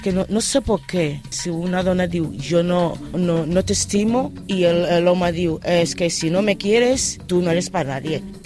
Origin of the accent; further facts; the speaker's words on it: Ghana; now in Spain; En paper sóc catalana, però sóc ghanesa.